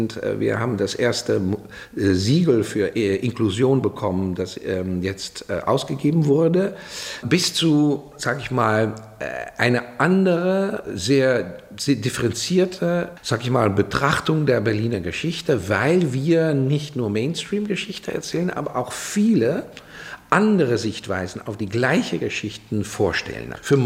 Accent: Amsterdam, North Holland, Netherlands; now in Germany; In Amsterdam, wo ich herkomme, war das kurz vor, dass es hier losging, schon der Fall.

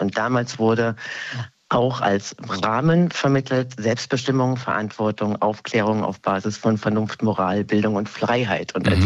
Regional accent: Hesse, Germany; moved away; Also ich bin ja keine ursprüngliche Berliner Brandenburgerin. Ich komme aus Hessen und lebe seit 25 Jahren hier.

